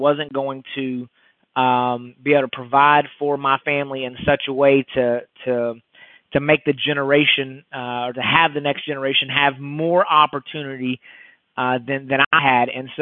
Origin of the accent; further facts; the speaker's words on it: Tyler, Texas, United States; now in McKinney, United States; I'm just a good old East Texas boy. I grew up out in the Tyler, Texas area, and the last 20, I guess about 6 years, I've been in McKinney, Texas, which is just north of Dallas.